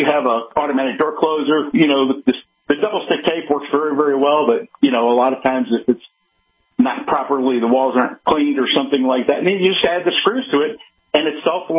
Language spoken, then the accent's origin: English; United States; I'm an American. I build stuff that lasts a long, long time.